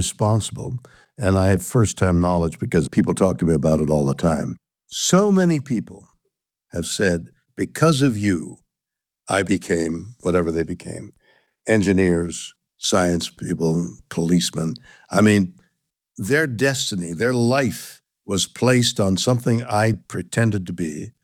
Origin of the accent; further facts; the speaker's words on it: Canada; I'm Canadian. And as a result, my whole childhood and background and education had nothing to do with any prejudicial ideas of color.